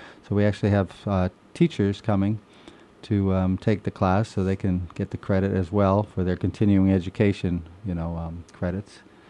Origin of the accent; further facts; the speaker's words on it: New York, United States; because at home I'm from New York State and part of the Iroquois. My family's part Iroquois, Seneca Nation.